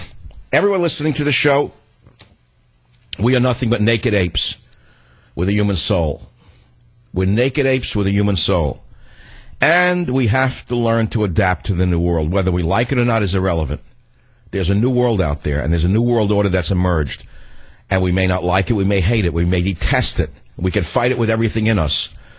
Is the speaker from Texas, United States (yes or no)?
no; San Francisco, California, United States; I'll start here in my hometown of San Francisco.